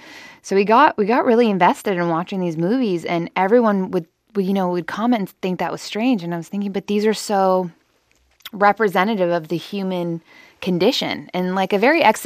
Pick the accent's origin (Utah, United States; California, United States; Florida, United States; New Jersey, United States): California, United States; Santa Cruz; because we grew up in outside of Santa Cruz, and that was essentially what our backyard world was.